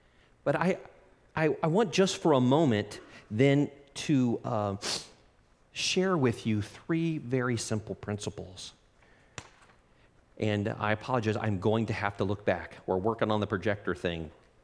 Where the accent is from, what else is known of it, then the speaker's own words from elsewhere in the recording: Ohio, United States; born there; By the way, it seems like I was born in Ohio.